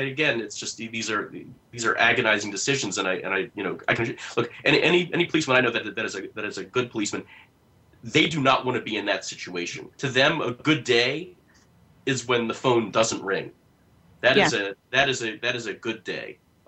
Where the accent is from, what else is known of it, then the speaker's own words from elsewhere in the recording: Maryland, United States; I remember growing up in Montgomery County, Maryland